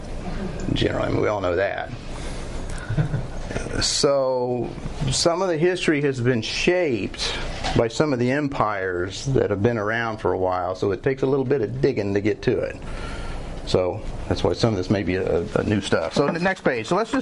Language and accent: English; Missouri, United States; And another thing too, whenever we're from Missouri, and anytime you go to a park or anything that has a cave in it, they're going to say Jesse James and his gang stayed here.